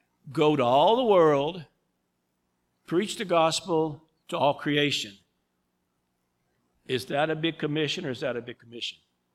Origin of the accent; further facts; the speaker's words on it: Louisiana, United States; born there; I was born in Louisiana